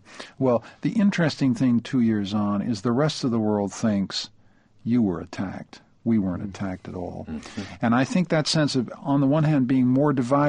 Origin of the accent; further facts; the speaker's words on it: Canada; I'm a Canadian, as it happens.